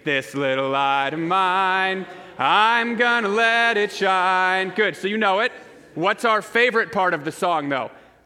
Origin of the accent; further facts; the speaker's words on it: San Jose, California, United States; now in Portland, United States; We came from San Jose, California, and we just love it here.